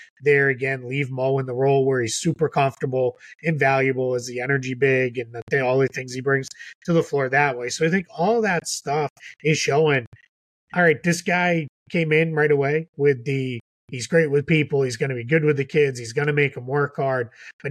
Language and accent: English; Boston, Massachusetts, United States; I'm a Celtics guy because I grew up in Boston.